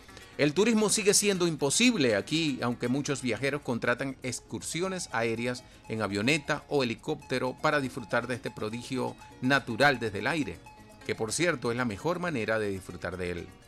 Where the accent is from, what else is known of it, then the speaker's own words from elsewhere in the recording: Venezuela; Todas esas cosas hermosas que tenemos en nuestra preciosa Venezuela.